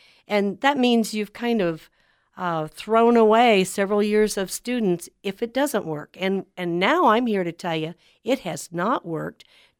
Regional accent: Beaver City, Nebraska, United States; I was born and raised near Beaver City, where I still live. And I'm a sixth generation Nebraskan. I come from a farming background, and we also had a dairy farm that my dad worked on, and so did I.

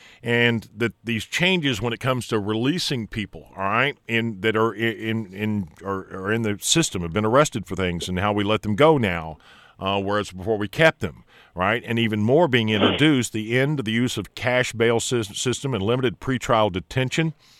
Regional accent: Missouri, United States; No, it's not me. I'm from Saline County. I still use turn lights on turn signals on gravel roads, man.

